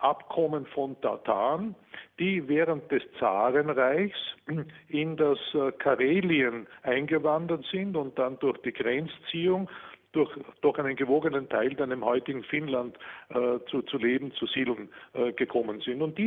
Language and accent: German; Austria; und ich bin ja Österreicher